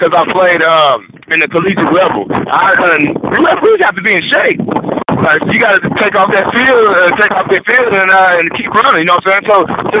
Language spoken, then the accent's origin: English; Muskogee, Oklahoma, United States; now in Lubbock, United States; I'm a Hokie from Muskogee, but I've been here for about 7 years.